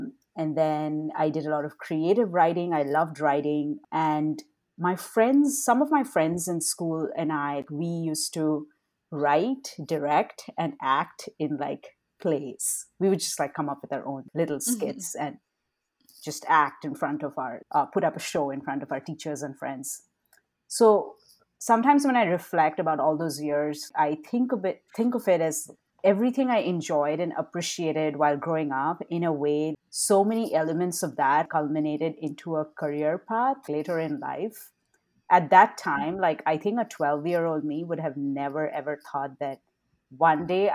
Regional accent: Kolkata, West Bengal, India; moved away as an adult; also born or lived in Bangalore, India; now in United States; I'm originally from India. I grew up in Kolkata, which is on the eastern part of India. I was born there. I lived there, grew up there up until college. And only after finishing college, I moved to Bangalore

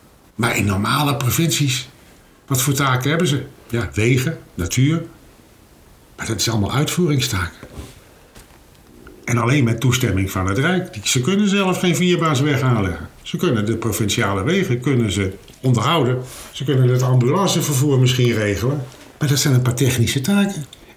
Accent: Friesland, Netherlands; Ik denk van waar ik ben zelf uit van Friesland. Maar heb ik een provinciaal bestuur nodig om mij Fries te voelen? Ik voel mij een Fries.

